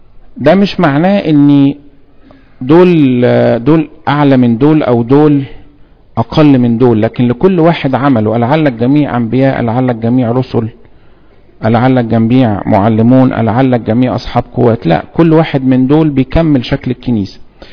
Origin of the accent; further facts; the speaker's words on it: Egypt; واحنا مصريين بنتكلم عربي احنا كمان بنتكلم انجليش